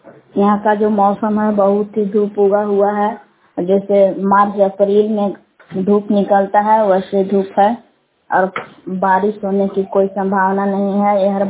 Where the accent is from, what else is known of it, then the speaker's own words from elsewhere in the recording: Belna, Bihar, India; ग्राम बेलना जिला कैमूर भगवान की निवासी हूँ।